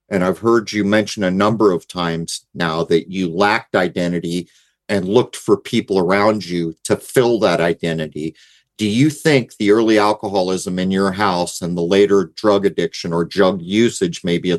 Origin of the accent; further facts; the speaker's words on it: San Diego, California, United States; But where I grew up in East County, San Diego, is where the Hell's Angels introduced crystal meth.